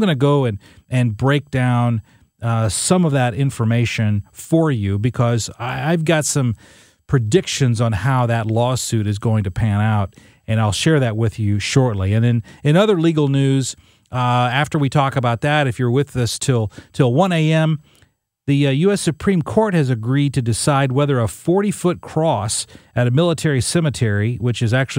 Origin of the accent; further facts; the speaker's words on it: Illinois, United States; Now, I'm from Southern Illinois, and it gets Southern, and Southern Illinois, as the name implies, but I never heard of mac and cheese as a side dish